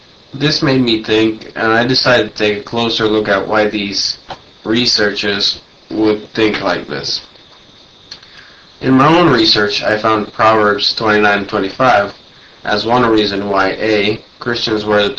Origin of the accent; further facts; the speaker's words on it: Finland; also born or lived in United States; I'm from Finland. A year ago, my family and I moved from the USA. To Finland, and in the USA we had lived for 5 years.